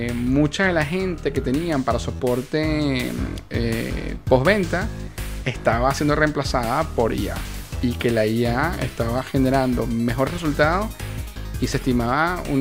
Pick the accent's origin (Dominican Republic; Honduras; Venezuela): Venezuela; en mi tierra, en mi país natal, Venezuela